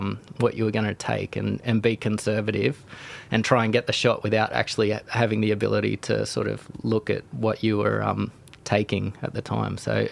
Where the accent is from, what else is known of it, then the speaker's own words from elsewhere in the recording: Port Stephens, New South Wales, Australia; just from growing up in Port Stephens